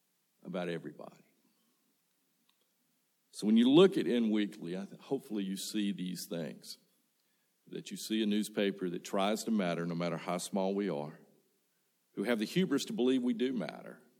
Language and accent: English; Greenville, Mississippi, United States; I grew up in Mississippi, which you can tell. Grew up in the Mississippi Delta, which is so flat that if you stand on your toes and squint and really look far in the distance, you can see the back of your head.